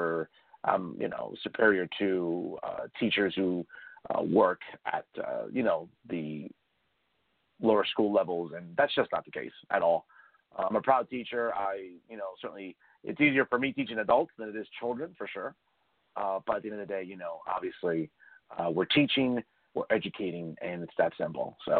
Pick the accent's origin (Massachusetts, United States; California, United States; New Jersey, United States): New Jersey, United States; West New York; I grew up in West New York, a great school district for as long as I remember, from elementary school into high school.